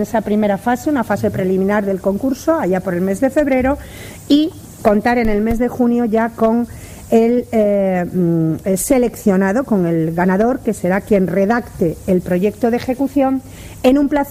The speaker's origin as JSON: {"language": "Spanish", "town": "Suances", "region": "Cantabria", "country": "Spain", "said": "sabéis que vengo de Suances"}